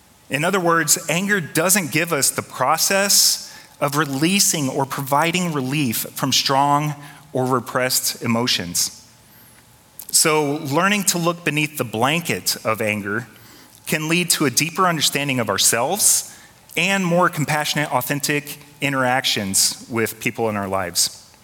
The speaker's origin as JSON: {"language": "English", "region": "Minnesota", "country": "United States", "said": "I'm from Minnesota. I love snow. I even say it funny, snow, Minnesota."}